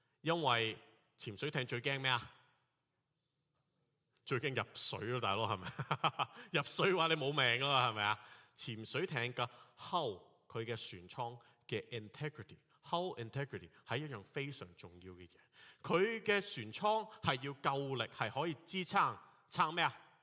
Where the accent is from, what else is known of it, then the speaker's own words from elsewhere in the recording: Hong Kong; 甚至我哋香港人听到有一段都可能有啲系诧异嘅